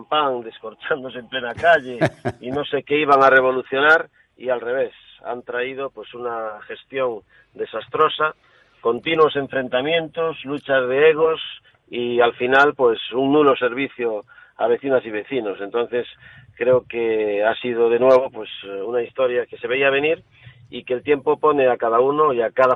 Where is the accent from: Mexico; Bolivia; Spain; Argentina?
Spain; Galicia; dos gallegos, Abel Caballero y este que le habla.